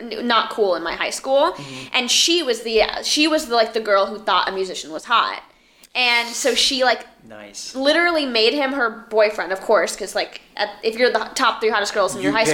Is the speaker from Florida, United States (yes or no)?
yes; Miami, Florida, United States; I'm like from Miami.